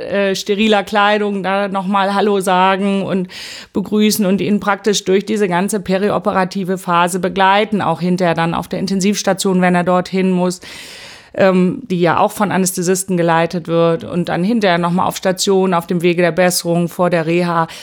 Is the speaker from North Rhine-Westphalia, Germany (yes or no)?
yes; Mettmann, North Rhine-Westphalia, Germany; also born or lived in Essen; Und dann aber in Mettmann im Rheinland aufgewachsen. Bin dann zum Studium nach Würzburg gegangen, habe dort und in München dann zu Ende studiert.